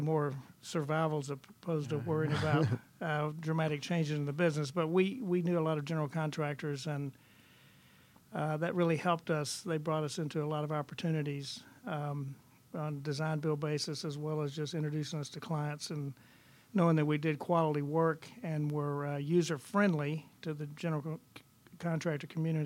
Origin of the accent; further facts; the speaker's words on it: Atlanta, Georgia, United States; Well, I grew up in Atlanta, knew a lot of people.